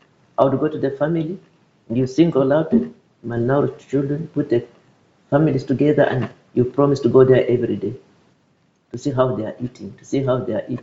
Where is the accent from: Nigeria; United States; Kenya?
Kenya; Busia; I went to my own community, and I come from Busia there